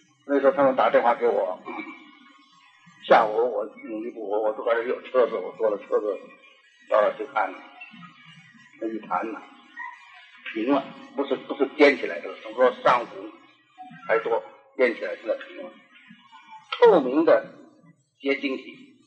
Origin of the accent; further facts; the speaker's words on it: China; 我们中国人对于这个无量寿经研究的很少啊。